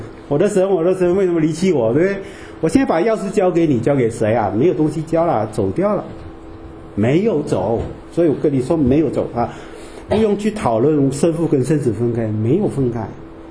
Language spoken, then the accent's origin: Chinese; Malaysia; 我们马来西亚人不会喝红酒的啊